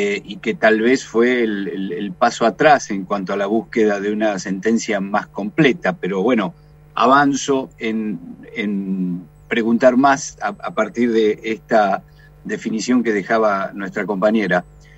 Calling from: Santa Rosa, La Pampa, Argentina; de Santa Rosa.

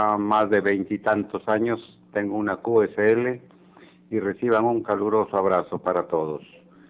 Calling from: Chimbote, Ancash, Peru; Soy el diexista peruano … que le saluda calurosamente desde la ciudad de Chimbote, puerto pesquero en la costa norte del Perú, a orillas de nuestro majestuoso Océano Pacífico.

